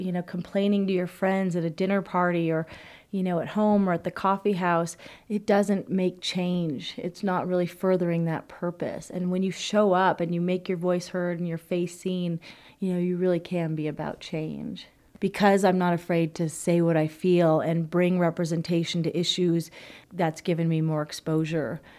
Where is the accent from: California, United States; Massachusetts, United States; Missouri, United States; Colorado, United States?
California, United States; Truckee; I'm from Truckee, California, and I'm a planning commissioner for the town.